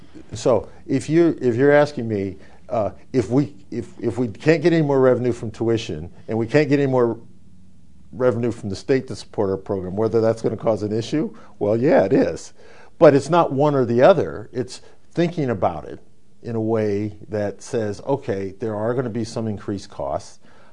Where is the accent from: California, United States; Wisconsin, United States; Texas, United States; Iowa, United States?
Iowa, United States; Des Moines; I'm from Des Moines. We were talking earlier about how that's changing.